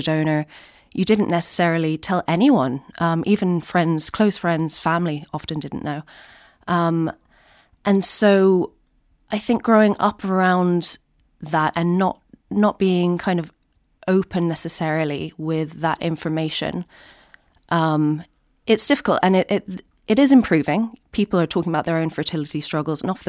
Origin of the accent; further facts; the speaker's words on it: Ireland; And at the time, growing up in Ireland, I had never heard the phrase donor conception before